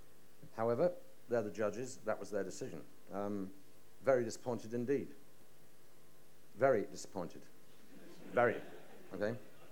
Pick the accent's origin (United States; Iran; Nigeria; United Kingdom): United Kingdom; Yorkshire and the Humber; I mean, I grew up in Yorkshire in the time of the miners' strike.